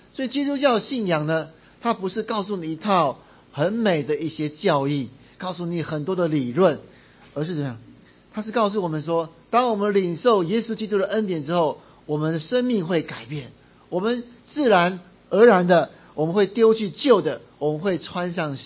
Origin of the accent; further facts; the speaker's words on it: China; 我们中国人常常会说啊，这个人是铁石心肠啊，